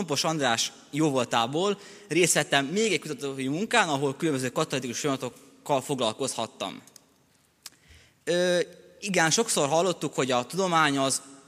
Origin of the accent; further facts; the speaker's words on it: Kanizsa, Vojvodina, Serbia; Azt kell tudni rólam, hogy 1996-ban születtem, vajdasági magyar kanizsán, és ott is nőttem fel.